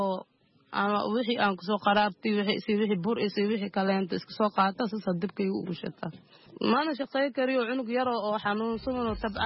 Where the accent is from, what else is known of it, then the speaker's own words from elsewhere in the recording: Mogadishu, Banaadir, Somalia; aniga muqdisho ka imaaday